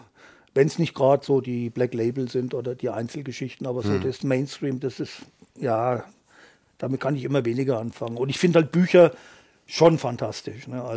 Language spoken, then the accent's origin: German; Iphofen, Bavaria, Germany; also born or lived in Coburg; ich komme aus Iphofen, geboren bin ich allerdings in Coburg.